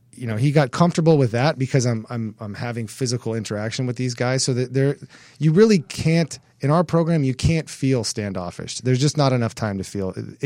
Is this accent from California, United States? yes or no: yes; Hermosa Beach, California, United States; But I'm from Hermosa Beach. You know, I'm from down here.